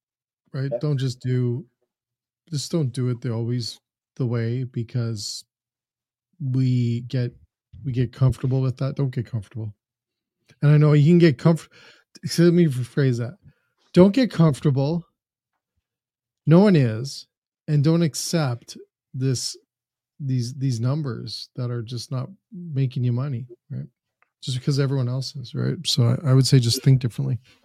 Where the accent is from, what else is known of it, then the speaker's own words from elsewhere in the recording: United Kingdom; accent: British; I am British, by the way. I still have the accent.